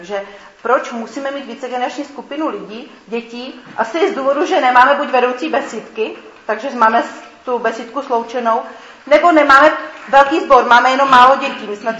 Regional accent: Ostrava, Moravian-Silesian Region, Czechia; now in Český Krumlov, Czechia; Jinak jsem původně z Ostravy, teda z ostravského sboru

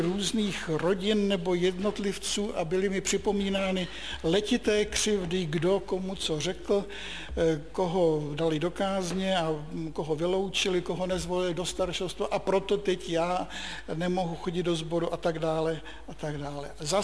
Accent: Bohemia, Czechia; tak už jsem se téměř přihlásil, že jsem taky z Čech

